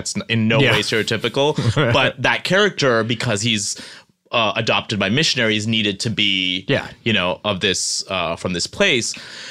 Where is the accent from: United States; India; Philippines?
India; even if it's of the same, like I'm Indian, it becomes like, this is stereotypical